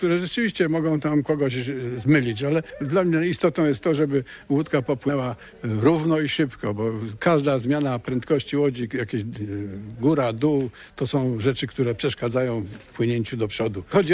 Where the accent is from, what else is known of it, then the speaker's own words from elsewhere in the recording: Poznań, Greater Poland Voivodeship, Poland; ale my nie możemy, bo po prostu jesteśmy stąd